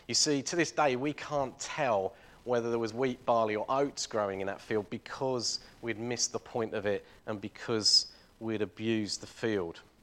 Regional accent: Little Baddow, East of England, United Kingdom; So I grew up in Little Baddow and I went to school in Sandon on the edge of Chelmsford.

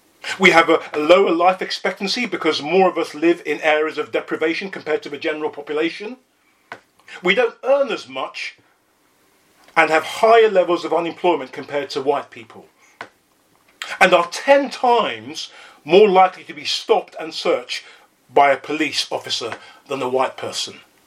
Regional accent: Hackney, London, United Kingdom; Growing up in Hackney, I remember a woman coming up to me and telling me that I had a face like a monkey.

